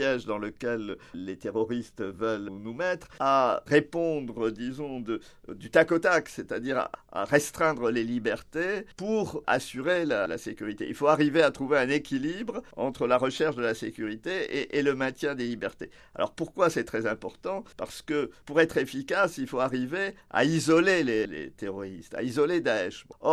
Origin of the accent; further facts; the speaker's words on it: Nouvelle-Aquitaine, France; Je suis originaire du Limousin